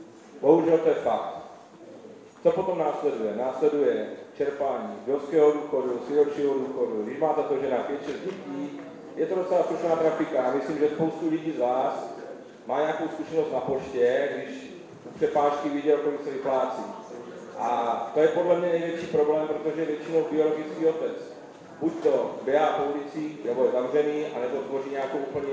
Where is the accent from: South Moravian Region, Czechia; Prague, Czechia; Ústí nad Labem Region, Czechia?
South Moravian Region, Czechia; Brno; tím, že bydlím celý život v Židenicích